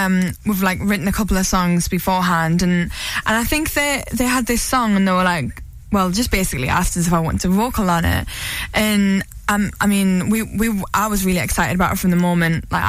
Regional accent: Newcastle, North East England, United Kingdom; because I'm from Newcastle

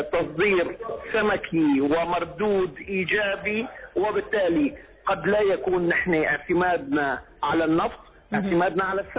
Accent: Syria; يعني أنا أعطيت مثال من بلدي سوريا، لدينا زراعة القطن

